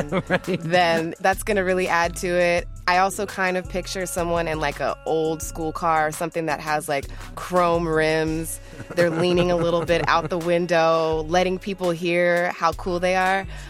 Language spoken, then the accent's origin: English; California, United States; I'm from the Bay Area. So I've got that love for that right there, too.